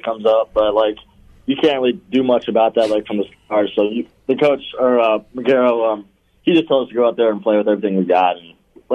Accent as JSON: {"language": "English", "region": "Wisconsin", "country": "United States", "said": "Right now, I've been watching the Milwaukee Bucks play because I'm from Wisconsin."}